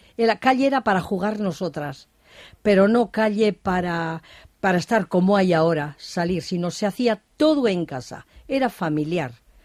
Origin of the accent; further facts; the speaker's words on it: Basauri, Basque Country, Spain; En las casas aquí era en Basauri, yo soy de Basauri, entonces el olor de la casa de Navidad era la compota.